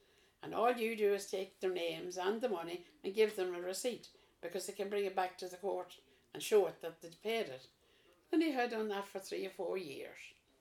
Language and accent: English; Enniskillen, Northern Ireland, United Kingdom; I'm only 21. I was born and reared in Queen Street, Enniskillen.